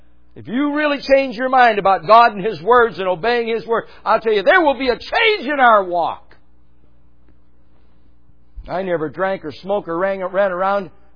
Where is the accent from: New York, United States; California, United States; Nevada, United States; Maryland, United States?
New York, United States; Come on, I'm from New York. I'll say everything bad I want about that place.